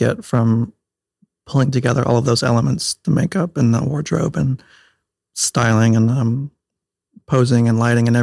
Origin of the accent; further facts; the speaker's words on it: Huntsville, Alabama, United States; Yeah, I'm also from North Alabama, Huntsville, and I just recently graduated a couple weeks ago from NOSI